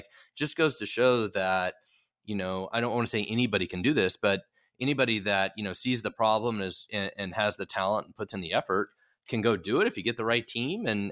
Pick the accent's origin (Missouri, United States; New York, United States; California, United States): Missouri, United States; Kansas City; but I'm from Kansas City, and Kansas City is home to Cerner.